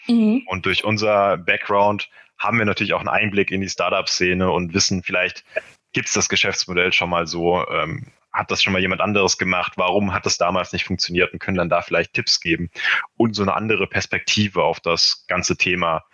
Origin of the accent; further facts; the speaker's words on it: Frankfurt am Main, Hesse, Germany; now in Düsseldorf, Germany; Und ich bin ursprünglich auch aus Frankfurt am Main, deshalb bin ich auch erst zugezogen.